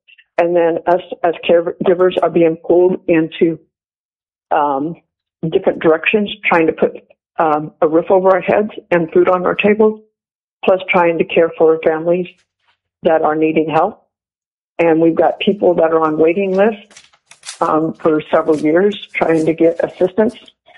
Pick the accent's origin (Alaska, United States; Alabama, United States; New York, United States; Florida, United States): Alaska, United States; Homer; I am from Homer, Alaska